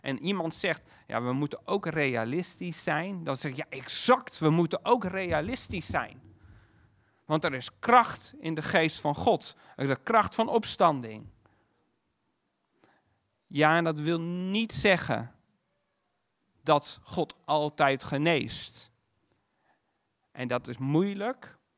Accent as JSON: {"language": "Dutch", "country": "Netherlands", "said": "En we moeten vooral niet, en dat hebben we misschien als Nederlanders heel sterk, we moeten vooral niet te zweverig worden."}